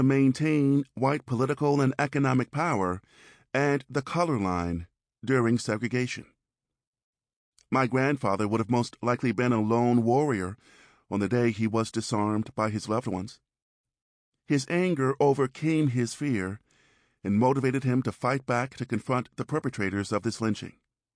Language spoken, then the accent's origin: English; Compton, California, United States; Dad told me stories about Mississippi when I was growing up in Compton, California.